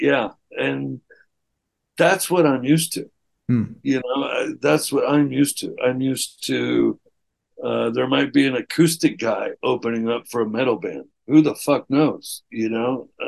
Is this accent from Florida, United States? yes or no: yes; Florida, United States; we said, well, we're from Florida.